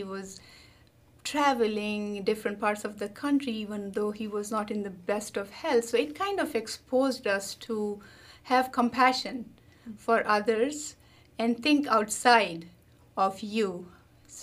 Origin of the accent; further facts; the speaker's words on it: Peshawar, Khyber Pakhtunkhwa, Pakistan; So I grew up in Peshawar, which is a valley city close to about 50 miles from Khyber Pass